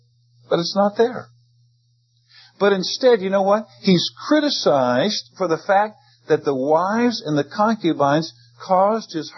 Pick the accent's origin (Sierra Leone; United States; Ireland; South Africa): United States; my stomach's pretty weak because I'm an American